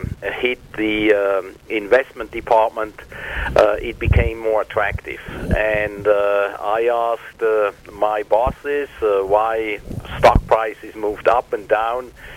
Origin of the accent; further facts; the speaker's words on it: Switzerland; English is a second language; Oh, I grew up in Switzerland, in a small town. I went through all the schools.